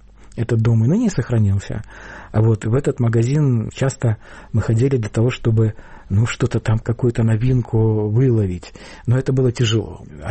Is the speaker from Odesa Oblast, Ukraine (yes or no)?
no; Bakhmut, Donetsk Oblast, Ukraine; born there; Я родился на Донбассе, в городе, который раньше назывался Бахмут, потом стали называть его Артемовск, теперь он снова стал Бахмутом.